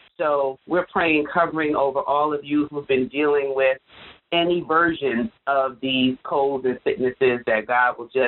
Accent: Jamaica; You know, a 7.7 earthquake registering in my home country, Jamaica.

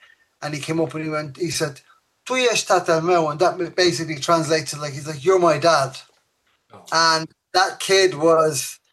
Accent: Dublin, Leinster, Ireland; also born or lived in London; I am from Dublin.

